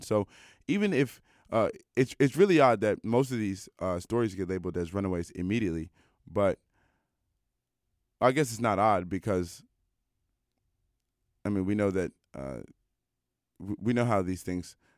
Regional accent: Washington, District of Columbia, United States; even this news went so viral that a Canadian person actually told this about me, about my hometown. So last week, there was a story that went viral about 14 missing girls in D.C. in 24 hours.

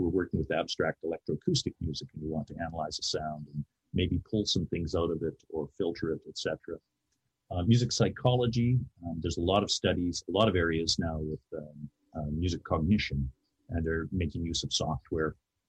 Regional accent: British Columbia, Canada; I grew up in the Okanagan

